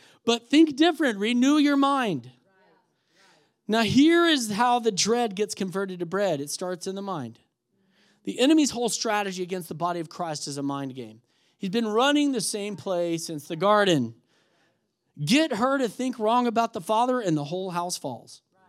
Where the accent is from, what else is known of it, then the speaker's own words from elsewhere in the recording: Texas, United States; also born or lived in Scottsdale, United States; he's like, yeah, we're from Texas. I said, so am I, baby. Anyway, I was living in Scottsdale at the time